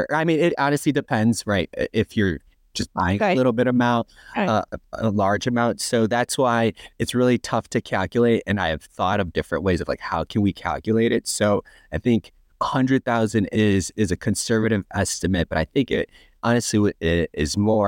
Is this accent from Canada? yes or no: no; Ukraine; now in United States; I'm from Ukraine.